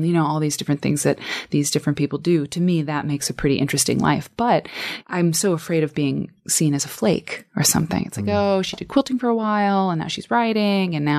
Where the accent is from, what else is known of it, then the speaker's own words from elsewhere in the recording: Iowa, United States; I'm from Iowa, and I think it's so sad